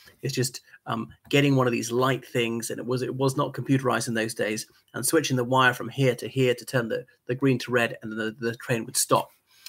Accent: Ireland; from Ireland, so welcome back to the channel.

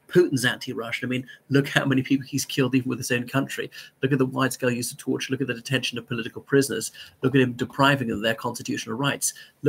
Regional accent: Ireland; greetings, respected viewers. … from Ireland. Welcome back to my channel once again.

